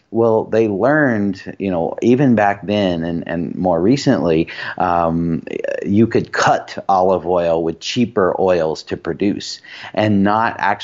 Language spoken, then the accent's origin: English; the South, United States; You know, growing up in the South, I didn't grow up around olive trees.